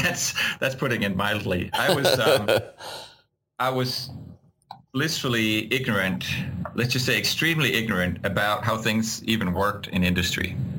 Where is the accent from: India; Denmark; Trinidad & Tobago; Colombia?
Denmark; Aarhus, Central Denmark Region; There was a conference in my hometown in Aarhus in Denmark